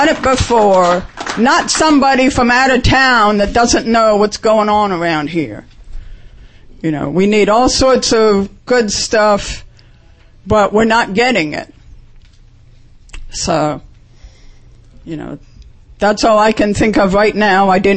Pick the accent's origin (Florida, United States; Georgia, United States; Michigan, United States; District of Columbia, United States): District of Columbia, United States; Washington; now in Baltimore, United States; I grew up in the Washington area, but I didn't start listening to PFW until I moved to Baltimore